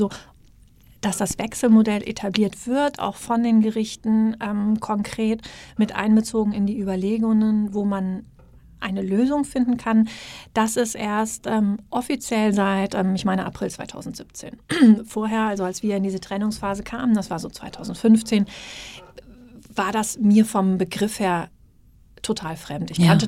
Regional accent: Hesse, Germany; Die kann ich als Hessin natürlich meinem Kind weniger beibringen.

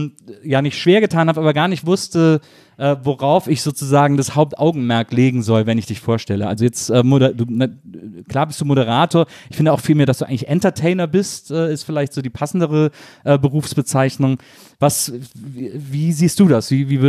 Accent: North Rhine-Westphalia, Germany; Ich komme ja aus dem Rheinland, ich komme aus der Nähe von Köln. Ich liebe das Kölsche auch total

